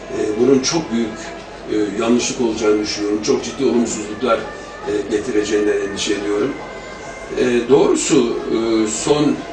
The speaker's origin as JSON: {"language": "Turkish", "region": "Ankara", "country": "Turkey", "said": "Karadeniz kökenli bir Ankaralı olarak öyle diyeyim."}